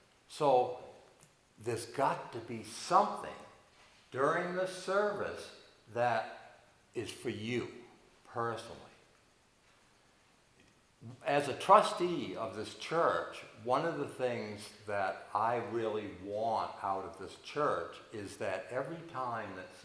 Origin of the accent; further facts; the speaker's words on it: Phillips, United States; I'm from Phillips here.